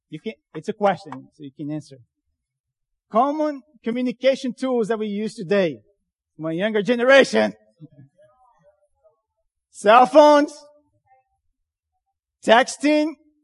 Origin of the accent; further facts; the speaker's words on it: Brazil; I'm from Brazil originally.